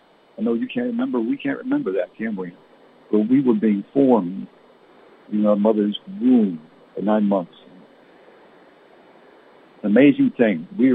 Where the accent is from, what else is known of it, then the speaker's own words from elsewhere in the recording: Canada; now in United States; being born and raised in Canada. I'm a U.S. citizen now